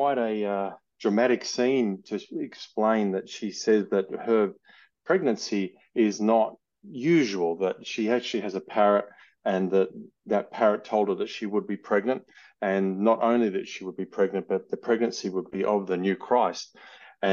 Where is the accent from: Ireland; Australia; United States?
Australia; I'm Australian, as you can hear from my accent, and I also work in film.